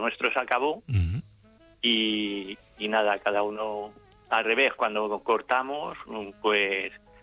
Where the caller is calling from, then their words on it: Puente Ulla, Galicia, Spain; De Galicia, de Puente Ulla.